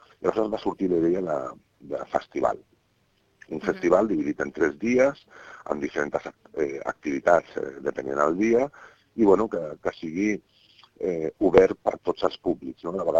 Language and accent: Catalan; Catalonia, Spain; bueno, som d'aquí a prop, som bàsicament del Maresme